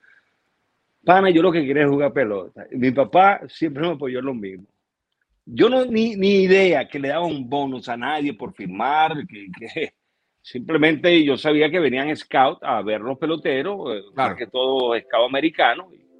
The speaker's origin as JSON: {"language": "Spanish", "town": "San Félix", "region": "Bolívar", "country": "Venezuela", "tie": "born or raised there", "said": "ahí en San Félix, donde yo nací, me crié e inclusive empecé mis pasos jugando pelota allá, yo era magallanero, porque en Oriente era magallanero"}